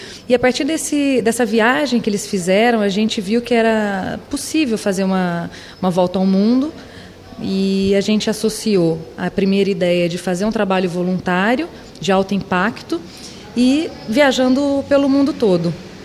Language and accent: Portuguese; Fernandópolis, São Paulo, Brazil; Eu não sou de Minas, eu sou do interior de São Paulo, de Fernandópolis, onde a gente fez a primeira palestra.